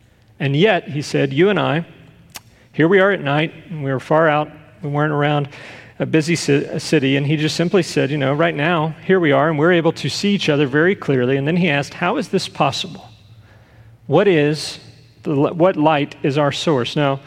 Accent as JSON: {"language": "English", "region": "Texas", "country": "United States", "tie": "born or raised there", "said": "I grew up in Texas, and my mom used to always call it a pinch."}